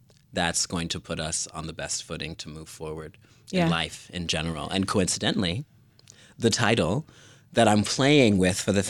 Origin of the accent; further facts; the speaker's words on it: Normal, Illinois, United States; now in Chicago, United States; And I'm actually from Central Illinois, Normal, Illinois.